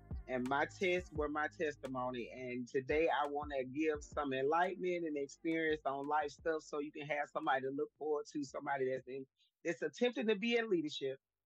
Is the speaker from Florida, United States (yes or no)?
no; Birmingham, Alabama, United States; Well, I was born and raised in Birmingham. I am a 41-year-old mother of three.